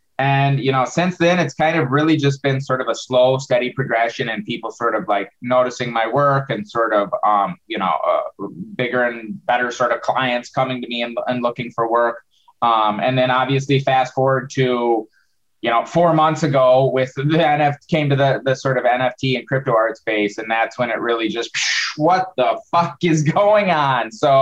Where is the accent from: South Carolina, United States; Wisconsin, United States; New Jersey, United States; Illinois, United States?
Wisconsin, United States; So just long story short, I'm from Wisconsin, and I'm, you know, a small town in Wisconsin.